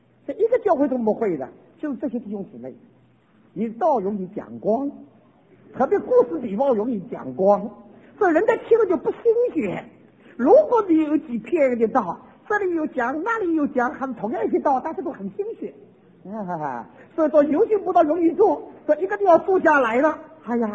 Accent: China; 我们都是小这个弟兄姊妹啊，就是我们都是中国人的，都来参加夏令会了。

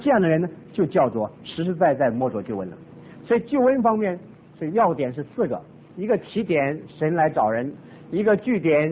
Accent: Taiwan; 我从台湾来，我实在晓得台湾的教会。

